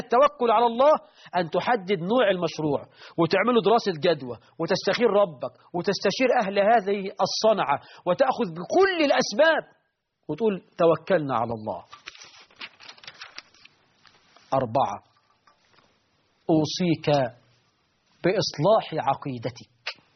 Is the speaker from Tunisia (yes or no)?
no; Egypt